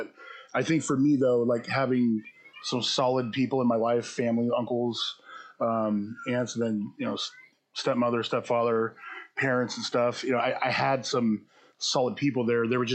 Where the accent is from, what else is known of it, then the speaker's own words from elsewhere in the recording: Beaverton, Oregon, United States; At a hospital, but I was raised in the west side, the metro area, which is like Beaverton, Hillsborough, Tigard area.